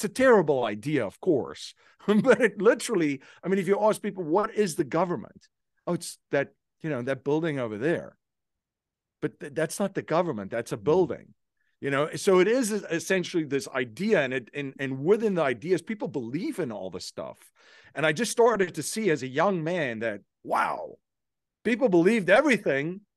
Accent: South Africa; I had a gift of growing up in South Africa during a very interesting time in the country's history.

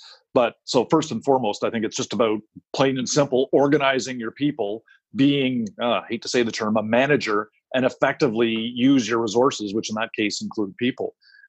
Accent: Canada; And that was my job in NATO, both as a Canadian and then as a NATO officer

